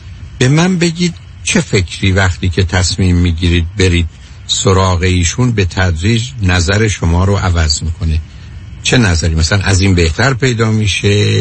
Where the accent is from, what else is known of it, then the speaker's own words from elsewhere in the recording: Shiraz, Fars, Iran; یه بختصم آبروی هم که ما شیرازی هم نداشتیم